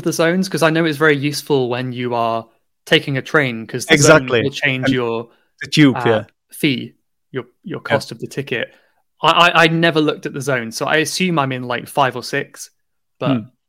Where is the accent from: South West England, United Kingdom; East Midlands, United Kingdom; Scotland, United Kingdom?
South West England, United Kingdom; now in London, United Kingdom; I'm from Cornwall in the southwest of England, living in London as we're recording now.